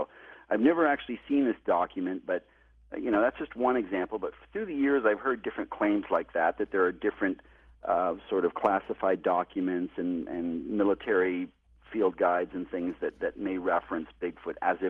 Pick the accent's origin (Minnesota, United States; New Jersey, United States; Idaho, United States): Minnesota, United States; because I saw the thing back in 1976 when I was growing up in Minnesota.